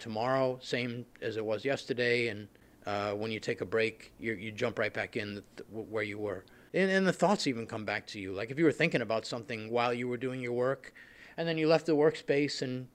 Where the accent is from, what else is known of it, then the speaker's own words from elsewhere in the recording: New York City, New York, United States; So I was born in New York City in 1966 in Morningside Heights neighborhood, which is home to the Cathedral of St. John the Divine and Columbia University. And I grew up conscious of the beautiful stone buildings all around me.